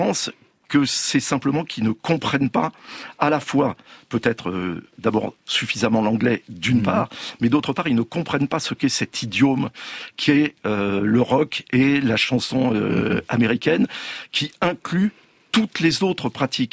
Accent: Saint-Tropez, Provence-Alpes-Côte d'Azur, France; Saint-Tropez, c'est la petite ville la plus célèbre au monde. Mais surtout, moi, c'est chez moi. C'est là où j'ai grandi

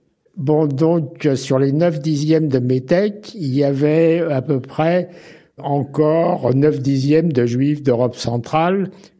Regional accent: France; Donc on était, nous, des Français métèques.

